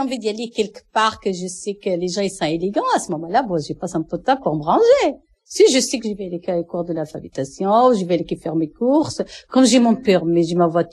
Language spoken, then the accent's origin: French; Marrakesh, Marrakesh-Safi, Morocco; French is a second language; moved away as an adult; Je suis marocaine, de Marrakech. J'ai 52 ans. Je suis venue à 70.